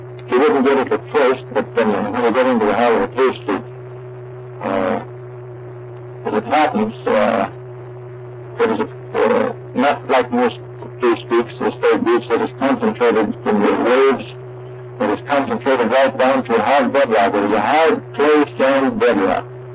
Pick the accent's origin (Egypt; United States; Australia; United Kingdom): United States; Seattle, Washington; moved away as an adult; also born or lived in Michigan / Nebraska; now in Alaska, United States; I was born in Michigan, 8th July, 1883. And we moved, our family moved to Nebraska about 3 or 4 years later after I was born. And my father farmed there for about 6 or 7 years. And then we moved to Seattle, where I got my formal schooling.